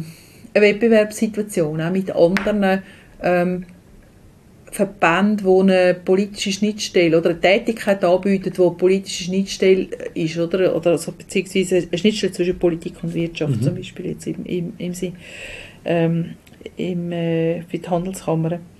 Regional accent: Switzerland; Das ist in der Stadt bei uns in der Schweiz

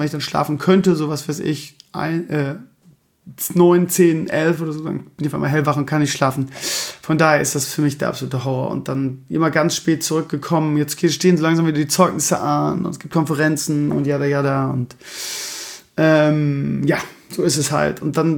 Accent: Lauenbrück, Lower Saxony, Germany; born or raised there

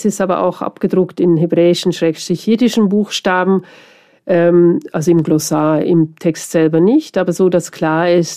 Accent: Switzerland; als Schweizerin

